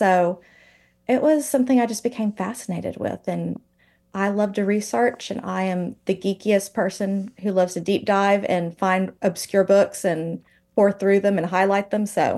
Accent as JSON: {"language": "English", "region": "Texas", "country": "United States", "tie": "born or raised there", "said": "But it's like there's a force field or something around the state of Texas that does not allow me to leave."}